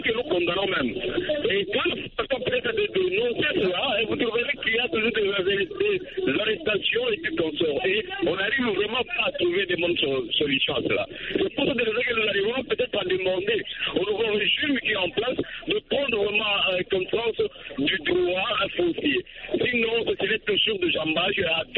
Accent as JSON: {"language": "French", "country": "DR Congo"}